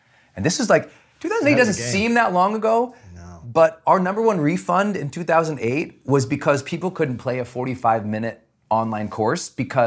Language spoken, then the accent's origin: English; Montana, United States; Growing up in Montana, we just had nothing.